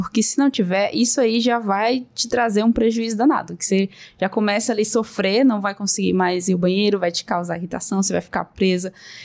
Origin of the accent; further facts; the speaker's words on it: Belém, Pará, Brazil; now in Curitiba, Brazil; porque quando eu sou do norte, né? Sou de Belém do Pará.